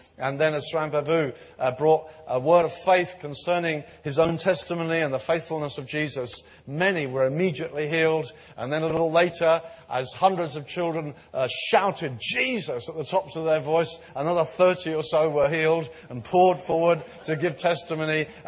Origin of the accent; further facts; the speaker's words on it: England, United Kingdom; I think as English people particularly, we're a bit prone to that.